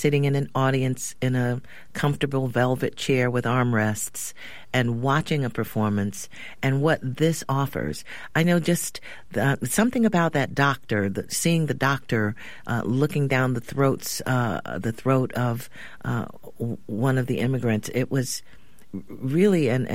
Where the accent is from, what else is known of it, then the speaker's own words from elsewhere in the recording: Ohio, United States; I know I'm from Ohio. We never learned about Angel Island, okay?